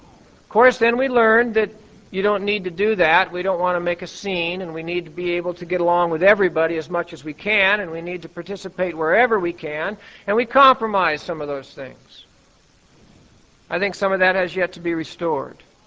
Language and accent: English; Pacific Northwest, United States; moved away; even though I'm from the Northwest, but had been out of the Northwest for many, many years